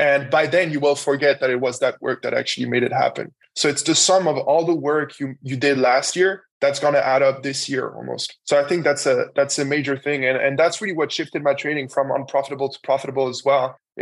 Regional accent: France; English is a second language; also born or lived in Germany / Cayman Islands; now in Jersey; I grew up in France first, and then during the financial crisis, me and my family moved to Germany. And that's where I stayed until 2020. And then I moved to the Cayman Islands.

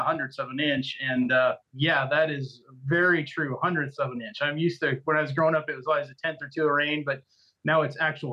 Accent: Iowa, United States; I mean, I grew up in Western Iowa, and there we didn't have any irrigation, didn't have any chemigation

